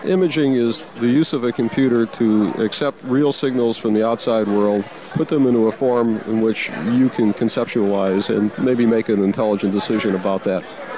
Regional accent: Chicago, Illinois, United States; When I was growing up in the Chicago public school system, there were two things that were different.

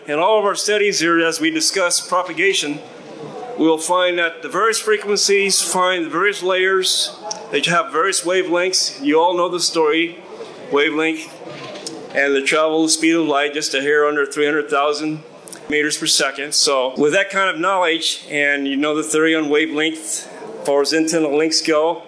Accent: California, United States; accent: Southern California; I'm originally from California, and that's why this crazy accent, right? Southern Cal.

